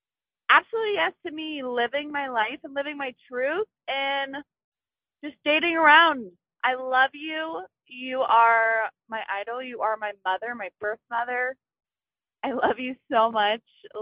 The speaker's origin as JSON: {"language": "English", "town": "Cincinnati", "region": "Ohio", "country": "United States", "said": "from Cincinnati. I go to Ohio State in Columbus."}